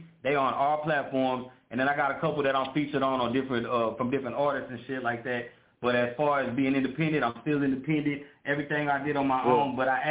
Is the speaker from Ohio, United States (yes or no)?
no; Smithville, Texas, United States; I was raised in Smithville, so shout out to all the Davises, you know what I'm saying?